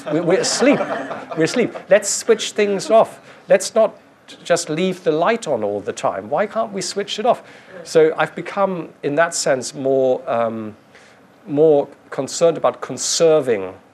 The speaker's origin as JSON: {"language": "English", "region": "Hamburg", "country": "Germany", "tie": "born or raised there", "said": "I was raised in Hamburg, which mainly has apartment buildings, or villas, if you're lucky, but mostly apartment buildings."}